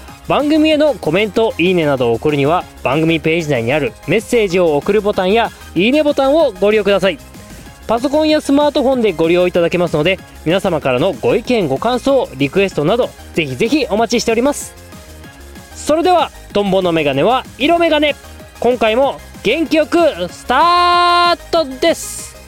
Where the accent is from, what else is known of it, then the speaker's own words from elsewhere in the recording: Hokkaido, Japan; なんか自分北海道出身ですけど、